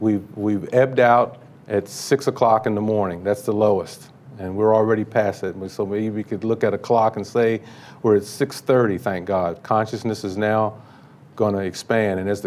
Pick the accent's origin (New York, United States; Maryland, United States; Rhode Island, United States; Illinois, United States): Maryland, United States; Baltimore; So when people kept asking me about Baltimore, since I'm from Baltimore